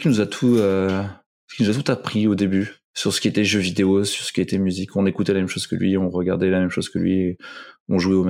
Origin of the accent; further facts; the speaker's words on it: Hauts-de-France, France; now in Paris, France; J'ai 32 ans. Je viens du Nord-Pas-de-Calais. Ah, je suis ch'ti à la base. Et je suis sur Paris depuis une grosse dizaine d'années maintenant.